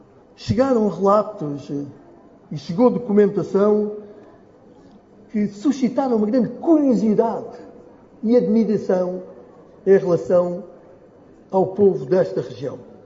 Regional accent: Portugal; sou português por coração. E por isso é com muito orgulho que venho aqui

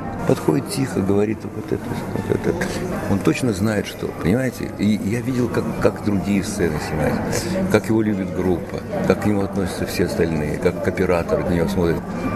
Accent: Almaty, Kazakhstan; Но я алматинец, понимаете? Поэтому для меня Азия – это абсолютно родная энергия.

